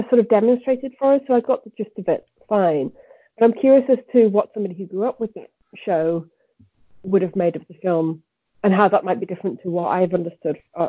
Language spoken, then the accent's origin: English; United Kingdom; being British, I did not grow up with the programme that was Mr. Rogers